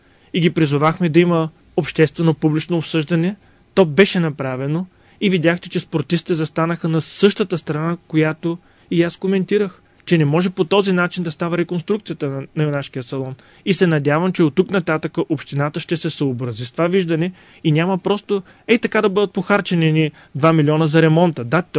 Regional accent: Varna, Varna Province, Bulgaria; Но ние също сме си виновни като варненци. И не само като варненци.

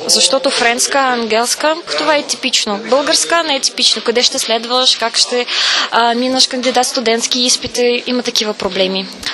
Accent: Russia; Bulgarian is a second language; now in Bulgaria; Аз съм от Русия, обаче тук е много зелено

